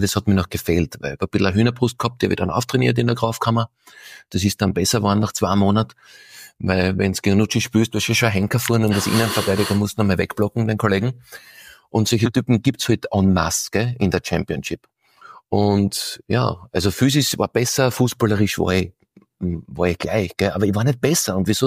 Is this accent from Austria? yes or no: yes; Austria; Und du musst dich behaupten als Österreicher, weil ich war damals 2008 der Skifahrer und einfach der Lederhosen daheim hat